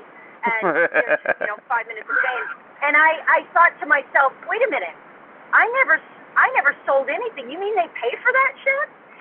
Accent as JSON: {"language": "English", "region": "Nebraska", "country": "United States", "said": "You say Nebraska, I'm from Nebraska, is boring."}